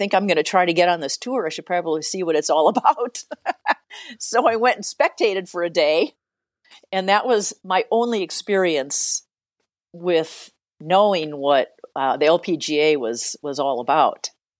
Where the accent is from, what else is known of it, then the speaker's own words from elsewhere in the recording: Sheboygan, Wisconsin, United States; And I was like, oh, I'm from Sheboygan, Wisconsin.